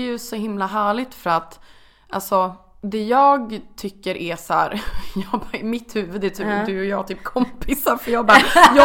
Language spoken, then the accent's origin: Swedish; Östersund, Jämtland County, Sweden; för att jag är från Östersund, det är väldigt fin natur, alltid gjort det där.